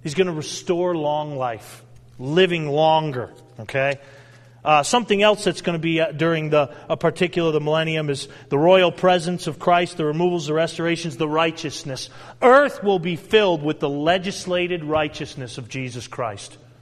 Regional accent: New England, United States; I come from New England. That's why I don't want to hear anything about the Red Sox today.

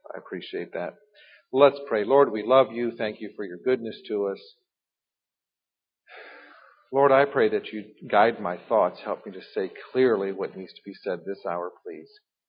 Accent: Midwest, United States; born there; I was born in the Midwest, and so it's good to be back in where kind of my roots are.

